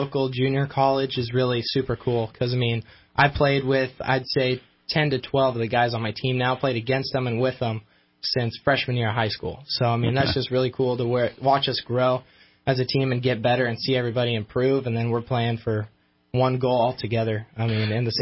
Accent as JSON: {"language": "English", "town": "Redding", "region": "California", "country": "United States", "tie": "born or raised there", "lives_now": "Sacramento, United States", "said": "Well, I grew up in the Reading area. Went to Foothill High School, graduate there."}